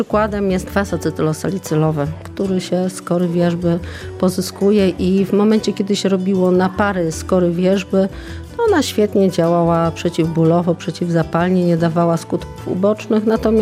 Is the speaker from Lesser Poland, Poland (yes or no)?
no; Nowa Wieś Malborska, Pomeranian Voivodeship, Poland; przyjechałam do Białegostoku aż z Nowej Wsi Malborskiej, czyli z województwa pomorskiego.